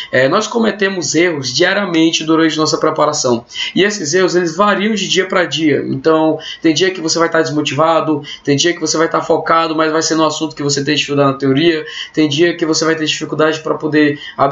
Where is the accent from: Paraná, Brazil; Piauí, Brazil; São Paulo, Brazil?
Piauí, Brazil; Piauí é o estado onde eu nasci, onde eu sempre morei